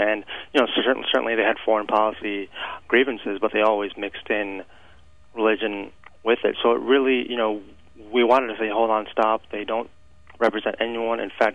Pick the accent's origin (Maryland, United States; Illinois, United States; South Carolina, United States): Illinois, United States; Springfield; moved away as an adult; also born or lived in Chicago; I grew up all my life in Springfield, Illinois, and Chicago was always like a second home to me as well. So I've only been out in the East Coast for about 3 years now.